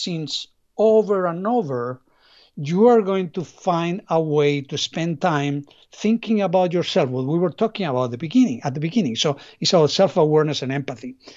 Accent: Spain; English is a second language; I'm originally from Spain, I guess. You notice that with my accent.

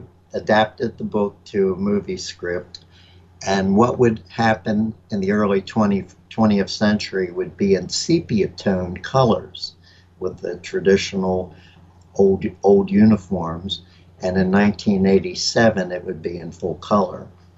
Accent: Baltimore, Maryland, United States; Boyhood Adventures is me growing up in Baltimore in 1955 and 56, and my life when my parents moved to the suburbs

